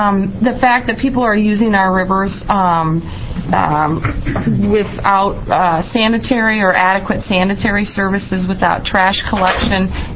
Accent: Minnesota, United States; I grew up in Minnesota. We're required to register all boats in Minnesota.

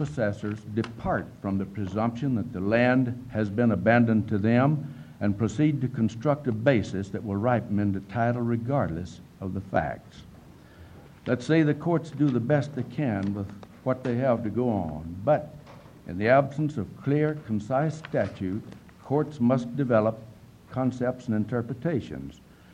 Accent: Lyons, Oregon, United States

